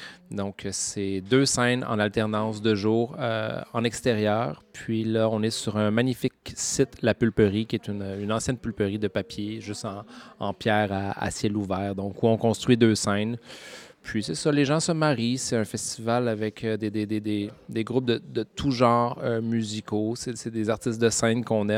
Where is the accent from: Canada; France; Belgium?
Canada; Quebec; now in Montreal, Canada; Je suis originaire du Saguenay, je travaille dans la musique à Montréal, mais étant originaire de la place